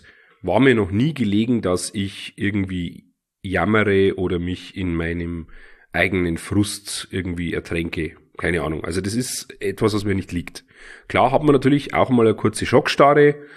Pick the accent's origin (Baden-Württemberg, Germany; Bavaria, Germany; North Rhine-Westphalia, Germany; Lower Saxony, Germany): Bavaria, Germany; Ich habe einfach, wie sagt man bei uns in Bayern, sprichwortmäßig so schön, ich habe die Websen im Arsch.